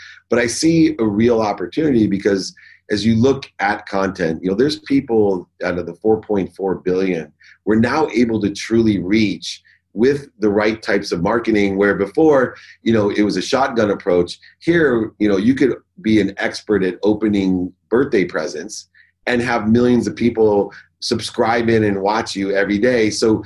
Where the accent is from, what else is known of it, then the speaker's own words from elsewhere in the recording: Akron, Ohio, United States; growing up in Akron, Ohio, looking down the 32 lanes at Riviera Lanes